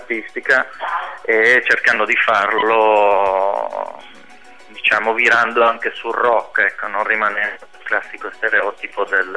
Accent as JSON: {"language": "Italian", "town": "Turin", "region": "Piedmont", "country": "Italy", "also_born_or_lived": "Sardinia", "said": "sono di origine sarda, sì, siccome la mia seconda casa spesso c'è questo malinteso, no? Sono un torinese sardo di adozione e di origine."}